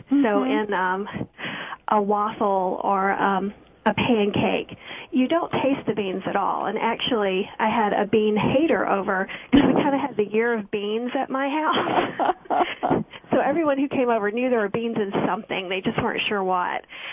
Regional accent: the South, United States; When I grew up, I wasn't a bean lover because I grew up in the South, so we had pintos cooked with fat back and raw onions on top

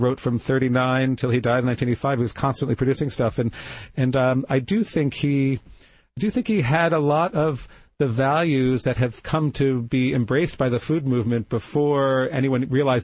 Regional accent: Toronto, Ontario, Canada; also born or lived in New Jersey, United States; I was born in the New York area. I was born in New Jersey, and I grew up in Toronto.

